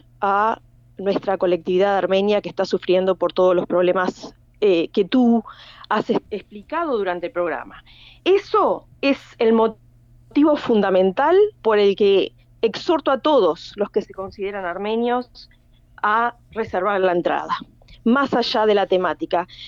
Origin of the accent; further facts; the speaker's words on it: Uruguay; moved away as an adult; yo soy uruguaya, nací aquí, me eduqué en el colegio armenio y hace más de 20 años que estoy en el exterior, donde hice una maestría.